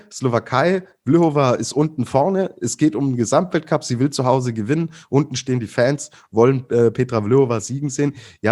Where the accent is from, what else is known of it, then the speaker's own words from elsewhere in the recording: Swabia, Germany; ich komme ja aus dem Schwäbischen und bei uns gibt es das schöne Geschmäckle